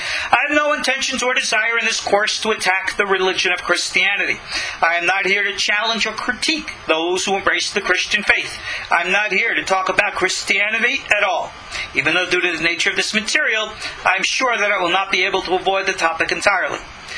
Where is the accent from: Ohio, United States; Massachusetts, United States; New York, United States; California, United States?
New York, United States; in my hometown on Long Island.